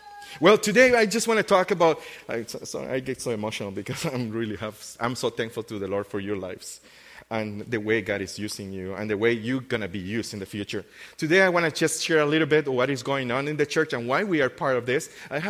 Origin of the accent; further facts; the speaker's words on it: Guatemala; also born or lived in Nicaragua; now in Canada; I've come from Nicaragua. I was born in Nicaragua, grew up in Guatemala, became a Christian in Guatemala in a crazy church.